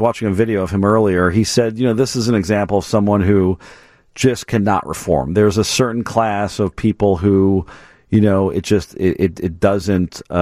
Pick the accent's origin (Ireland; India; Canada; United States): Canada; accent: French; Oui, I'm a Canadian, so I've got some background there.